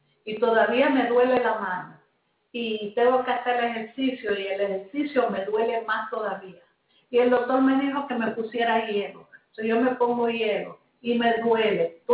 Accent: New York, United States; yo vengo de un lugar de Nueva York que es bien de gente pobre, de gente, todo el mundo trabajaba, pero todos nosotros nos estábamos muriendo de hambre.

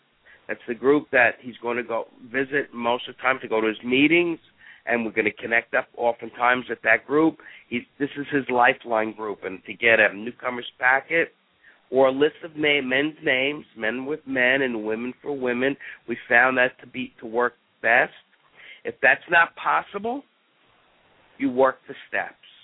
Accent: New York, United States; accent: New York; Yeah, I've been gone a long time. I think the reason why most of my New York accent still there is that I'm not smart enough to lose it.

